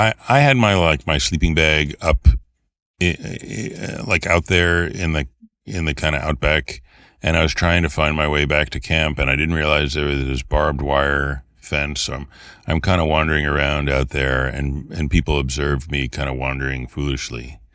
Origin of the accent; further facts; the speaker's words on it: Brooklyn, New York, United States; No, I'm from Brooklyn.